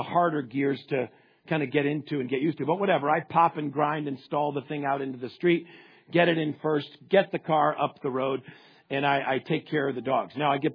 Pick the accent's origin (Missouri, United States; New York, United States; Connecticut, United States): Connecticut, United States; and I grew up in Connecticut.